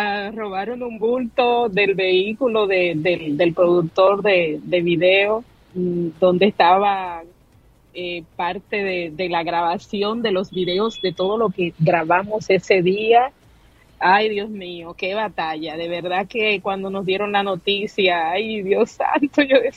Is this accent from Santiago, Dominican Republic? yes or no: no; La Romana, Dominican Republic; moved away as an adult; allá en mi país, en la ciudad de donde nací, donde me crié, donde viví hasta el año 2013, en la ciudad de La Romana, ahí en la República Dominicana.